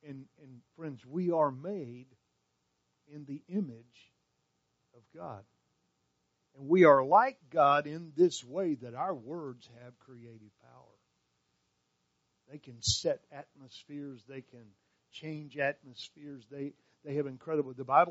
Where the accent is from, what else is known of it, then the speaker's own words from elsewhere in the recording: Gainesville, Texas, United States; when I was a kid, I grew up in Gainesville, Texas, just north of here.